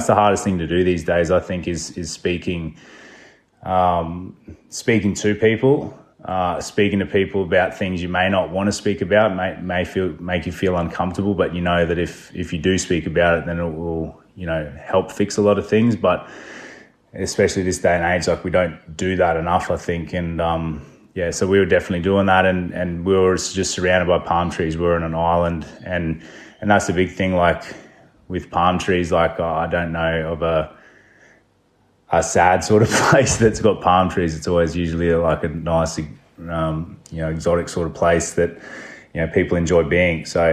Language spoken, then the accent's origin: English; Queensland, Australia; growing up in North Queensland